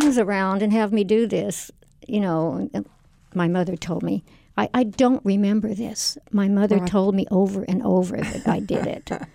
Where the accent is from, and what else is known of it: Napa, California, United States; born or raised there; also born or lived in Lincoln, Nebraska